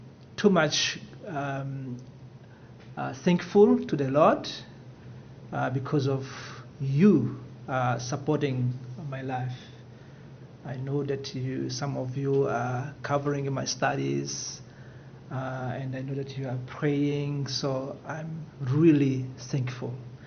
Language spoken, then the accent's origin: English; Mozambique; first language Portuguese; English is a second language; I'm not English speaker, so I speak Portuguese and other languages, Mozambican languages, but I will try to do my best.